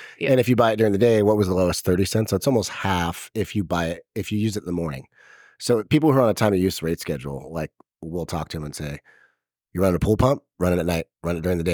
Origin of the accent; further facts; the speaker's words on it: Grass Valley, California, United States; I grew up in Grass Valley, so I'm allowed to talk trash about it.